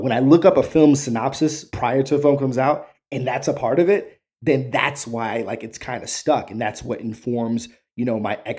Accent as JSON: {"language": "English", "region": "New York", "country": "United States", "tie": "born or raised there", "said": "I mean, I grew up in New York, you know, around the early 90s."}